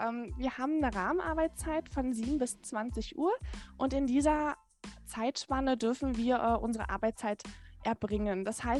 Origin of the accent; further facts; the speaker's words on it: Potsdam, Brandenburg, Germany; born there; also ich bin selber auch in Potsdam geboren und wenn man in Potsdam wohnt